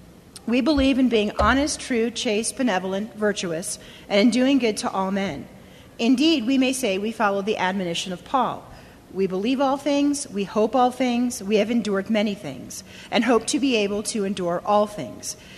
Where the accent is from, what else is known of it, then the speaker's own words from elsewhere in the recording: Bountiful, Utah, United States; also born or lived in Ogden; So I was born in Ogden in 1970, and my dad went to medical school right here at the University of Utah, and some of my best and most cherished childhood memories are living in Bountiful